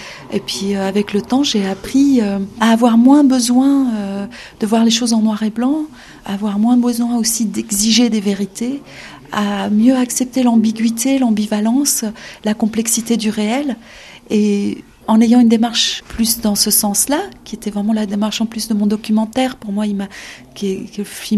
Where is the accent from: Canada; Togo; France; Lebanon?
Lebanon; accent: French; C'est difficile de reprendre contact avec l'enfant libanais qu'on était. Vous l'entendez même dans ma voix, je pense. C'est-à-dire que j'ai un accent à peu près français.